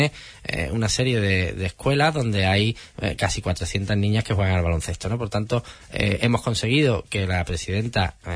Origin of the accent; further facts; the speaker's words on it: Huelva, Andalusia, Spain; yo, como soy tan de Huelva